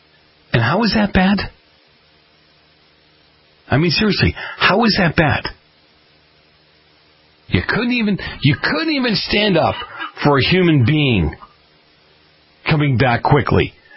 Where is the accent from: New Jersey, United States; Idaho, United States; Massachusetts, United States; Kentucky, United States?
Massachusetts, United States; Boston; Again, I grew up in Boston.